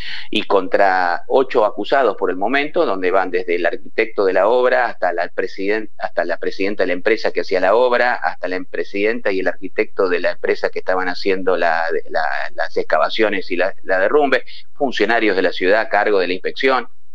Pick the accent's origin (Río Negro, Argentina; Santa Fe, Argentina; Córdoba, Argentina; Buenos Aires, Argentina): Buenos Aires, Argentina; Yo soy porteño, me imagino que vos también